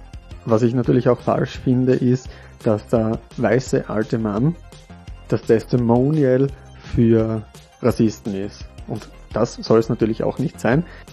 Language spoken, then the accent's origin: German; Austria; als Österreicher in Österreich